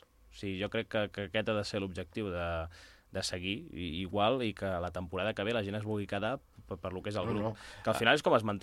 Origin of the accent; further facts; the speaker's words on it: La Múnia, Catalonia, Spain; Bueno, som pobles propers, també perquè la gent de la Muni anàvem a l'Institut dels Monjos i molts som